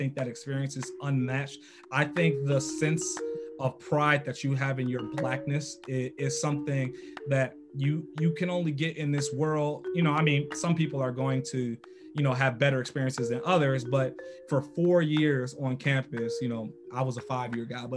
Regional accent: Chicago, Illinois, United States; I'm born and raised in Chicago, so you know, a lot of it's stereotype.

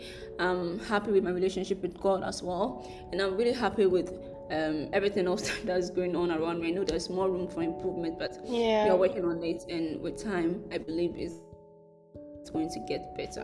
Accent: Ghana; at the time I was in Rwanda, and Rwanda is not my home, I'm Ghanaian, like I said earlier.

